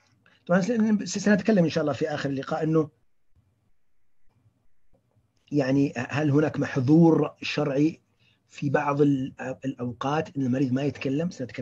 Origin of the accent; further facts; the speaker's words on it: Najd, Saudi Arabia; احنا بالعاميه عندنا في نجد نقول تكسير الكلام، يكسر الكلام